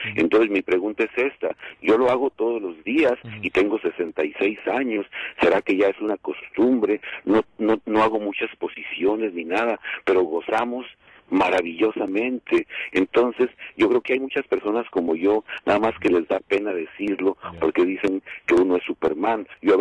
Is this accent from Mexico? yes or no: yes; Mexico; yo hablo por mí, yo soy mexicano y yo nunca tuve ninguna educación sexual.